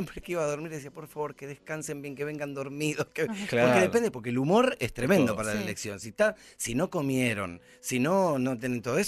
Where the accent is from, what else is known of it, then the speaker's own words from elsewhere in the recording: Argentina; accent: Argentine; por ser argentino, una de las cosas que nos pasa a nosotros como argentinos cuando salimos para conquistar todo Latinoamérica es nos acepto. Bueno, nosotros tenemos un acento muy como medio como fanfarrón, medio canchero.